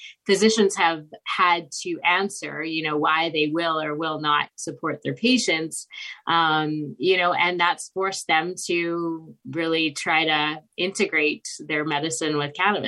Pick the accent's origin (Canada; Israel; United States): Canada; Yes, I'm from Canada, so I'm a family physician here.